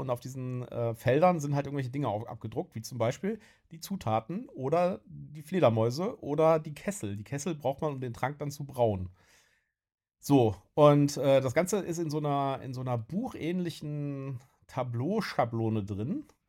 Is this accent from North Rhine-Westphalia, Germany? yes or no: yes; Bonn, North Rhine-Westphalia, Germany; wir sind ja aus Bonn, ja, und Bonn ist ja eher so Provinz, wenn man es mal so will.